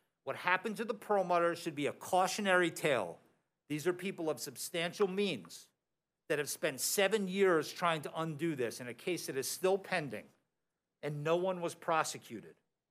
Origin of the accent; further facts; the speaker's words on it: Fort Lauderdale, Florida, United States; I'm also a proud Floridian. I grew up down here. I grew up in Fort Lauderdale. So don't hold my Yankee-ness against me.